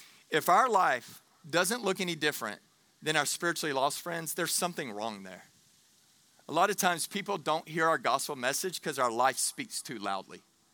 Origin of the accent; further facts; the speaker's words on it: Texas, United States; yes, I have a cousin named Butch because I grew up in Texas.